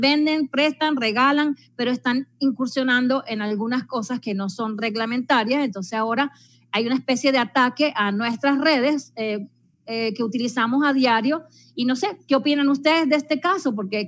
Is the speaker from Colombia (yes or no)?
no; Argentina; also born or lived in Italy / Venezuela; nací en Argentina, después fui para Italia, después fui para Venezuela, donde estudié, donde los conocí a todos ustedes